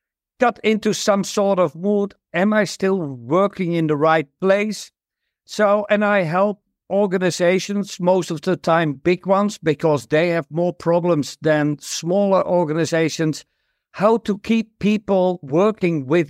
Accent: Netherlands; English is a second language; I'm from the Netherlands

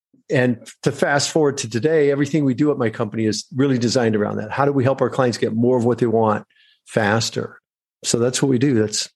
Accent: Michigan, United States; So I grew up in Michigan, very middle class, had an opportunity.

